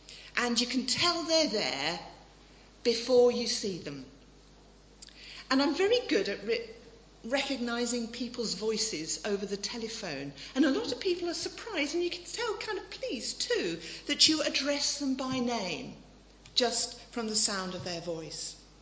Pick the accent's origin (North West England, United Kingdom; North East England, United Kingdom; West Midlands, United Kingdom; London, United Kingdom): West Midlands, United Kingdom; Birmingham; I don't think I've much of an accent. You probably can't tell that I come from Birmingham.